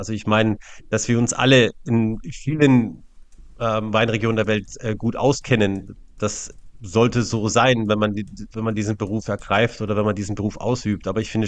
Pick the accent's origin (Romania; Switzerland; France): France; Grand Est; als gebürtiger Elsässer, wenn man da keine Affinität zum französischen Wein hat, dann wäre ja irgendwas verkehrt gelaufen.